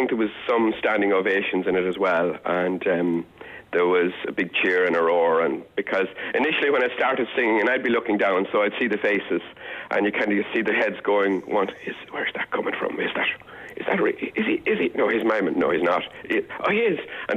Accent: Tyrrellspass, Westmeath, Ireland; I'm originally from Turles Pass in County Westmeath, yeah.

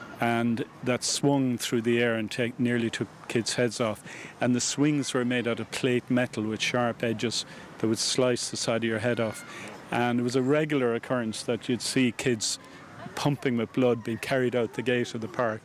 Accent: Limerick, Munster, Ireland; I'm an architect and urban designer. I'm from Limerick, and I've had the privilege over the last 30 or 40 years of working in Limerick

